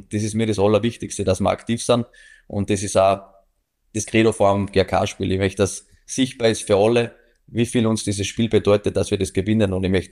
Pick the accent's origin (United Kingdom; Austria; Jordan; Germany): Austria; Salzburg; natürlich bin ich mit Salzburg, ist meine Heimatstadt, ist mein Heimatclub, da wo ich groß geworden bin